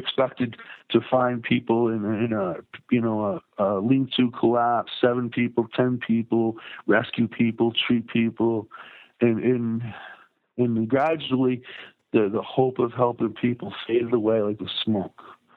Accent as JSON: {"language": "English", "region": "Massachusetts", "country": "United States", "tie": "born or raised there", "said": "And I grew up in Massachusetts and see a Massachusetts state trooper down there."}